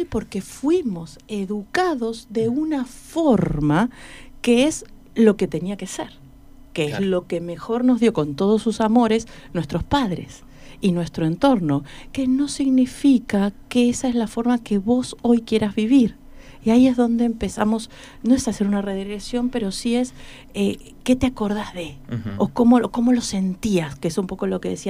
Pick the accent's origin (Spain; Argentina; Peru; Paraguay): Argentina; Buenos Aires; moved away as an adult; now in Neuquén, Argentina; Y yo estudié en la UBA, soy de Buenos Aires, hace 15 años que estoy...